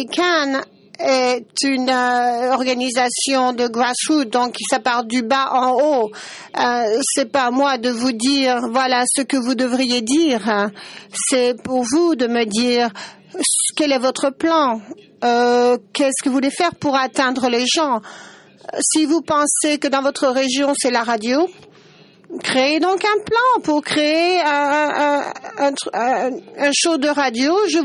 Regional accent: United States; French is a second language; moi je suis un Américain stupide.

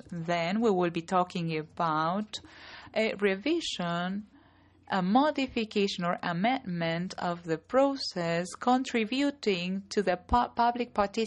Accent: Chile; from Chile.

